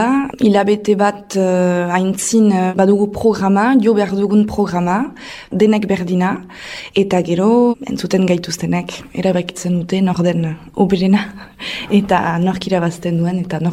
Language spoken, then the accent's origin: Basque; Nouvelle-Aquitaine, France; also born or lived in Bayonne / San Sebastián / Toulouse; beraz Euskal Herrikoa naiz, iparraldekoa. Zazpi urtetan astintzen biolina jotzen, Baionako kontserbatorioan.